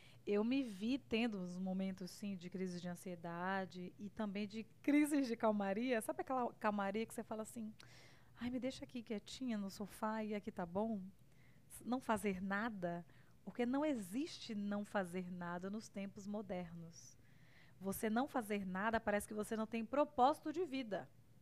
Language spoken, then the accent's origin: Portuguese; Salvador, Bahia, Brazil; moved away as an adult; now in São Paulo, Brazil; já que eu vim para São Paulo e vim de Salvador com uma outra carreira, porque quando você chega em São Paulo, seu currículo fica zerado.